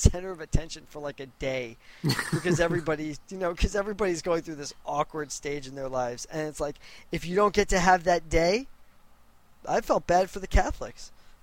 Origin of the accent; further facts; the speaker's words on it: New York, United States; When you're a kid growing up on Long Island and every single one of your friends is having a bar or bat mitzvah.